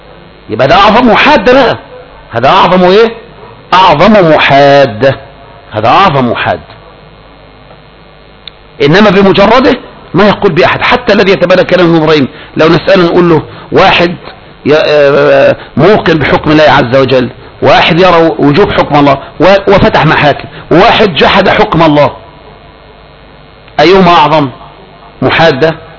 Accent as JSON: {"language": "Arabic", "country": "Egypt", "said": "زي الإجارة اللي كانت عندنا في مصر من زمان المضى"}